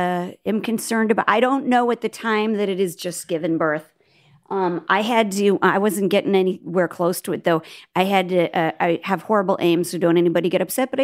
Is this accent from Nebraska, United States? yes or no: yes; Nebraska, United States; We are from Nebraska.